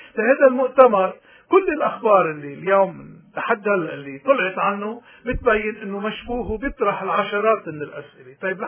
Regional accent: Lebanon; من هون نحن كلبنانيين مش مفروض نقول لا ما خصنا

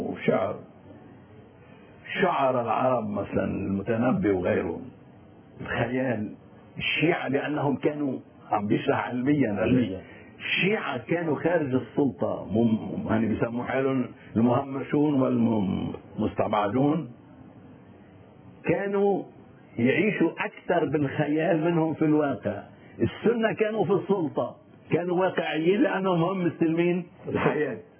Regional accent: Lebanon; انا كمواطن لبناني واكثر من هيك انا كاستاذ

